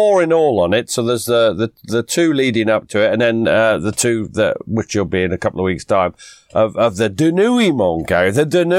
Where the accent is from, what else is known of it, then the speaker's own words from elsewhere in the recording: East of England, United Kingdom; accent: Norfolk; No, that was my Norfolk accent.